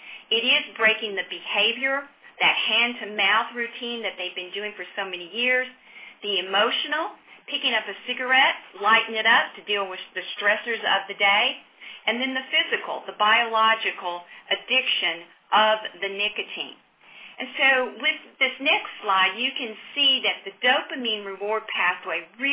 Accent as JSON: {"language": "English", "town": "Augusta", "region": "Georgia", "country": "United States", "tie": "born or raised there", "said": "we're seeing more and more hookah bars in my hometown of Augusta, Georgia."}